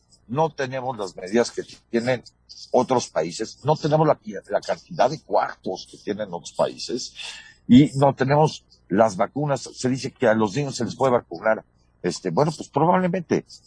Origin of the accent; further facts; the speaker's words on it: Mexico; a mí me importa como mexicano y como padre de familia